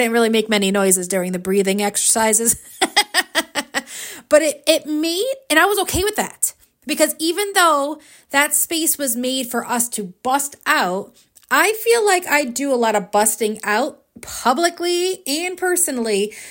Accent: New York, United States; I'm a New York City girl, right? So at heart, I'm from Manhattan, even though I grew up here locally.

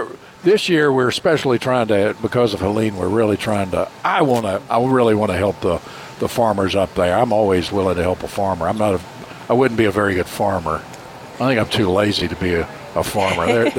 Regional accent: Rocky Mount, North Carolina, United States; And when I grew up in Rocky Mountain, you couldn't, there weren't Christmas tree places to buy Christmas trees, fresh Christmas trees.

